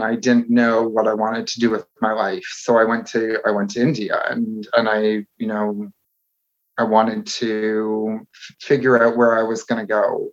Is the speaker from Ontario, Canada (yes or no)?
yes; Toronto, Ontario, Canada; So, I grew up in Toronto, just north of the border, just on top of New York.